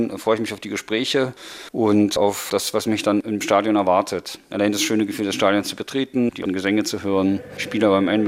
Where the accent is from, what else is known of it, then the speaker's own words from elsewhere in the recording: Weimar, Thuringia, Germany; born there; Ich bin in Weimar geboren